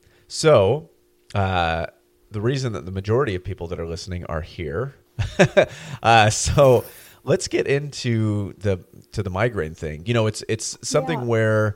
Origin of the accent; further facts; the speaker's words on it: California, United States; And I'm from Butte County, which is, it's like 3 hours away from where you grew up.